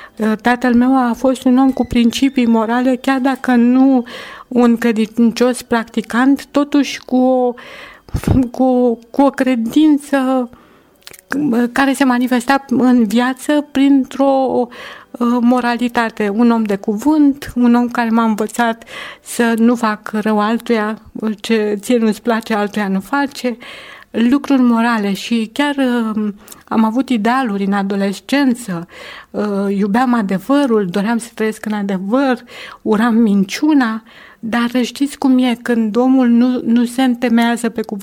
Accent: Ploiești, Prahova, Romania; suntem din Ploiești, am 52 de ani și soțul meu 56

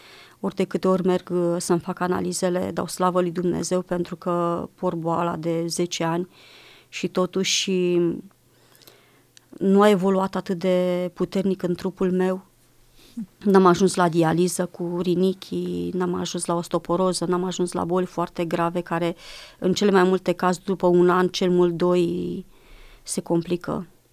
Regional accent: Romania; now in Spain; și-a dat seama că sunt româncă după nume

